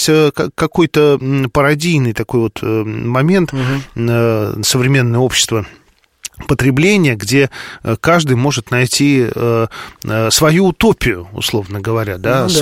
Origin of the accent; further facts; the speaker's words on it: Moscow, Russia; я рос в Москве.